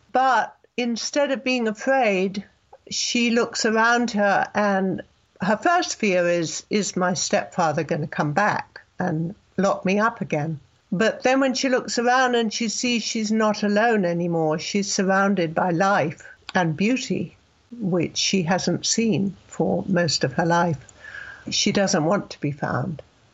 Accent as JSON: {"language": "English", "region": "England", "country": "United Kingdom", "also_born_or_lived": "South Carolina", "lives_now": "California, United States", "said": "I am originally from England, and I've been living in the States for many years now, teaching composition and literature in universities. At the moment, I'm living in California, but I was living and teaching in South Carolina before I came here."}